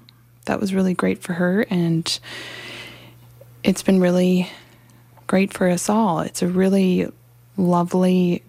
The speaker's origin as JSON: {"language": "English", "town": "Duluth", "region": "Minnesota", "country": "United States", "tie": "born or raised there", "said": "So I am from Duluth and have lived there my whole life"}